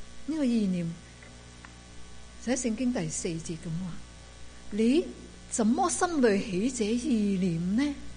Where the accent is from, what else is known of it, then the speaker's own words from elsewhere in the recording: China; 所以咧，我哋中国人都有咁讲嘅：人在做，神在看。